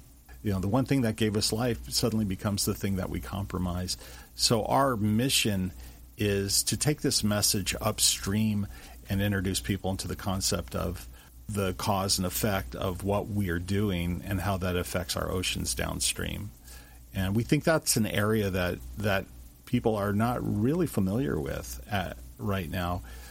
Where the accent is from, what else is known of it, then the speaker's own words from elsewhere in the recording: Los Angeles, California, United States; You know, I grew up here in Los Angeles like you, Don